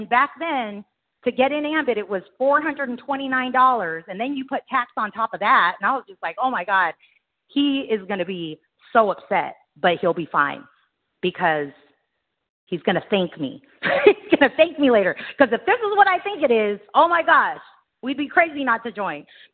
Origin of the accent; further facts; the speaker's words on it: California, United States; I'm from California. Everything, you know, everything is suspicious.